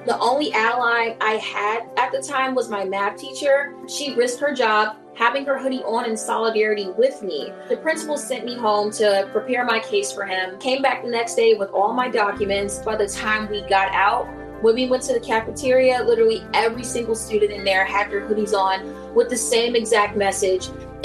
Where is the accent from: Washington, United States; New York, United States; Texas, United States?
New York, United States; Brooklyn; I'm 20 years old, and I'm the president of Black Lives Matter Greater New York, and I am from Brooklyn, New York.